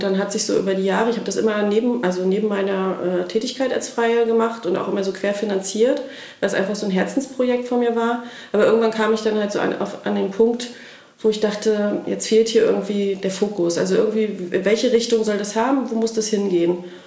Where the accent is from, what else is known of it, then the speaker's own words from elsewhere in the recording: Mecklenburg-Vorpommern, Germany; Wir sind zwischenzeitlich dann wieder nach Schwerin zurückgezogen, weil Familiengründung anstand und ich bin Mecklenburgerin, und irgendwie war klar, die Kinder müssen auch irgendwie in Mecklenburg aufwachsen.